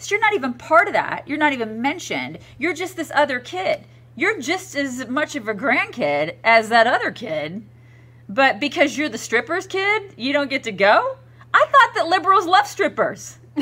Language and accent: English; the South, United States; Well, see, I grew up in the South, and you married a boy from the South.